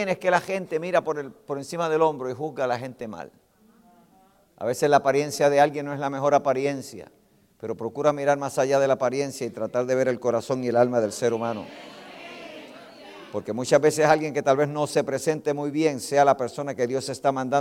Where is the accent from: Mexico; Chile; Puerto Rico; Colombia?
Puerto Rico; Mira, yo soy puertorriqueño.